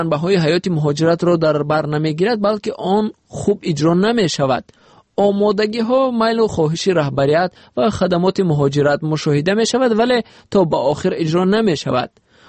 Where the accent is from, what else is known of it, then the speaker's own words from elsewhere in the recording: Tajikistan; now in Russia; من از تاجیکستان آمدم.